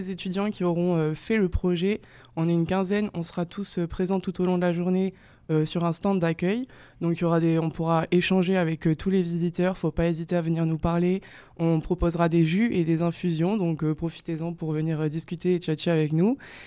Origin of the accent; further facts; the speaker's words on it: Nouvelle-Aquitaine, France; donc je viens du Blayais, je suis là depuis le début d'année